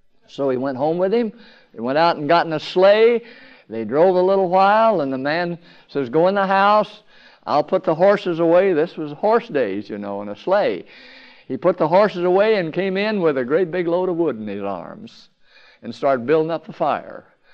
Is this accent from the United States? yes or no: yes; California, United States; born there; My father moved to California, and I was born in California.